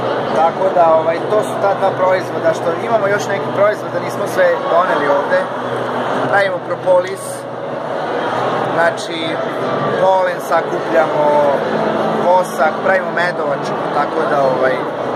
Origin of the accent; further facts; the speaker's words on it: Đurđevo, Vojvodina, Serbia; Ja sam pčelar iz Đurđeva.